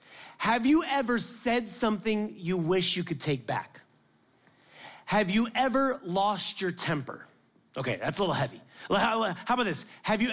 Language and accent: English; Miami, Florida, United States; I learned to drive in Miami and I'm Indian. It's just natural for me to speed.